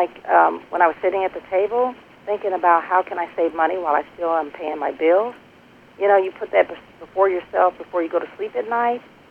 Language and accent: English; Cincinnati, Ohio, United States; in my hometown, Cincinnati, Ohio